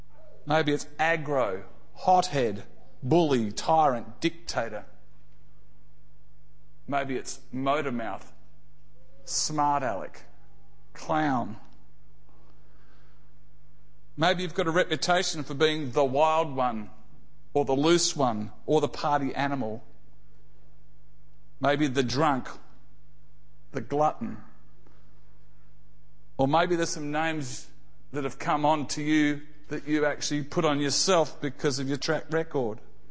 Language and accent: English; Australia; born there; I was born in Australia. My dad even did national service within the Australian Army.